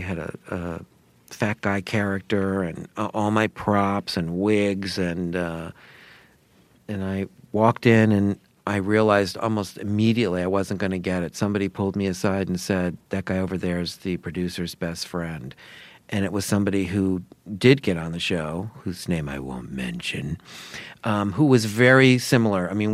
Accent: Sarasota, Florida, United States; which was in my hometown, Sarasota, Florida

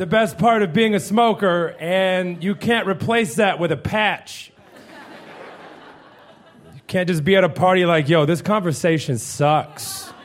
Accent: Missouri, United States; I'm from Missouri, man. I've drank whiskey and shot at squirrels.

